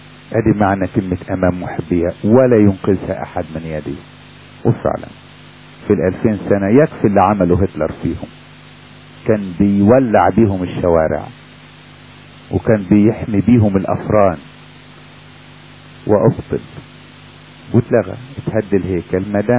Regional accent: Egypt; ده الحاجة الغالبة زي عندنا في مصر، الحاجة الغالبة البلح النخل في مصر.

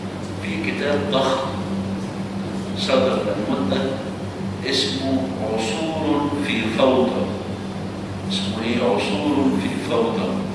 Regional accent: Egypt; احنا محظوظين ان 120 سنة عاشهم عندنا في مصر

